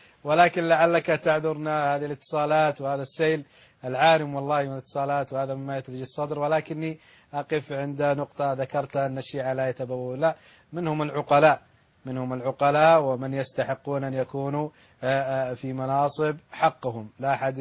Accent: Bahrain; ولا مملكة البحرين ديرتنا، أحبتنا، أهلنا

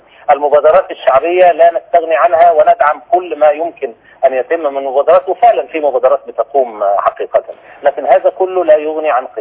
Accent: Egypt

